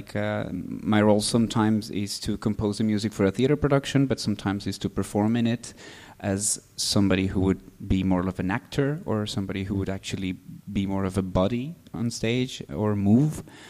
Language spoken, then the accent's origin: English; Maracaibo, Zulia, Venezuela; because my dad is from Croatia and my mom is Italian, so it's quite a mix. But yes, I'm from Maracaibo, which is like the second city after Caracas. Very, very, very sunny place.